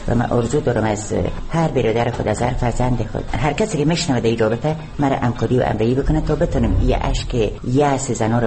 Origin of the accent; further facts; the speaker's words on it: Baghlan, Afghanistan; در حدود 50 سال دارم. من در ولایت بغلان در شهر بلخانی به دنیا آمدیم. تحصیلات ابتدایی البته در ولایت بغلان ادامه دادیم، بعدا از لیسه سوریایی ولایت کابل فارغ شدیم